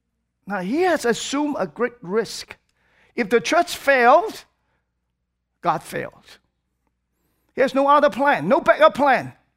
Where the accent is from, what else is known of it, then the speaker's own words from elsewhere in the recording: Hong Kong; moved away as an adult; also born or lived in Houston; The first one, the church I grew up with in Hong Kong. Then I came to Houston, go to college